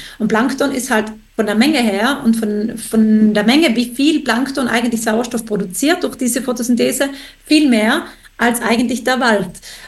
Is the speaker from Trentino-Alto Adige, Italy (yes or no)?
yes; Trentino-Alto Adige, Italy; ich bin ja auch in Südtirol aufgewachsen, in den Bergen.